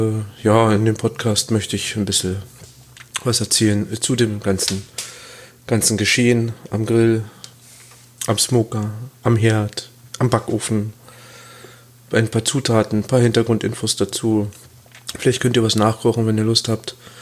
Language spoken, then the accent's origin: German; Peitz, Brandenburg, Germany; Ja, wie ich am Anfang schon gesagt habe, ich komme aus Peitz. Das ist da, wo der Karpfen herkommt.